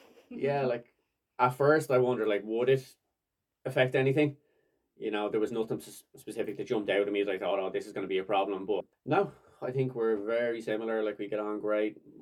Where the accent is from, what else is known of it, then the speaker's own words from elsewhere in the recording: Dublin, Leinster, Ireland; So I'm Irish, born and raised in Dublin, lived here most of my life.